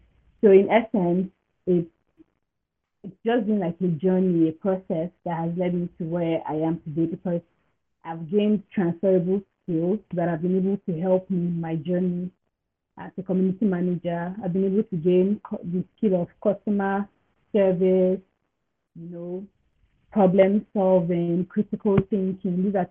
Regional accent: Nigeria; Okay, so growing up in Nigeria has been a really pleasant journey.

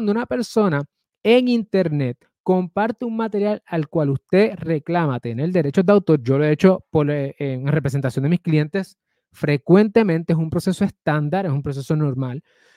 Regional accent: Puerto Rico; hay muchos de ustedes que piensan que como soy boricua, soy familia de él.

